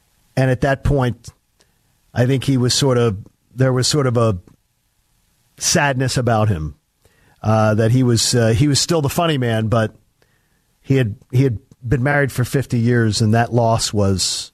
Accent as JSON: {"language": "English", "town": "Broomall", "region": "Pennsylvania", "country": "United States", "tie": "born or raised there", "said": "There is a rehabilitation center for the elderly on the street I grew up on in Broomall, Pennsylvania."}